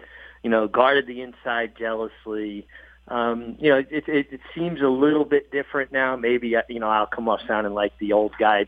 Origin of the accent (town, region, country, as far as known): Brooklyn, New York, United States; born or raised there